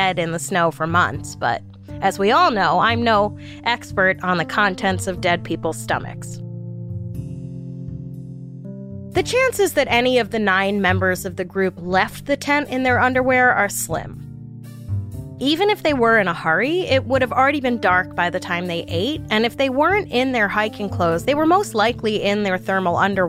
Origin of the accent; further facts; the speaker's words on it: New York City, New York, United States; Trust me, I grew up in New York City. I know cold.